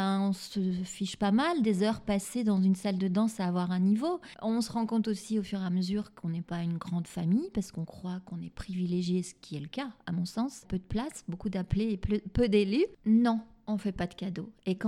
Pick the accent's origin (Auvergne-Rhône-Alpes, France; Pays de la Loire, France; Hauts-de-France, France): Auvergne-Rhône-Alpes, France; Lyon; now in Paris, France; quand on rêve et qu'on vient de Lyon, de la province, qu'on arrive à Paris, c'est un rêve.